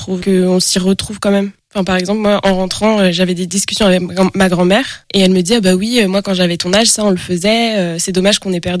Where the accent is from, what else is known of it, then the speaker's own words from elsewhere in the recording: France; Bah, en fait, je suis française